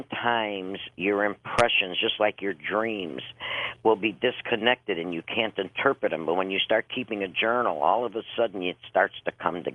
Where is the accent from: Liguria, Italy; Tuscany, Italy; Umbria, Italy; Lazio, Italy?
Tuscany, Italy; I am an Italian witch. I am from Tuscany.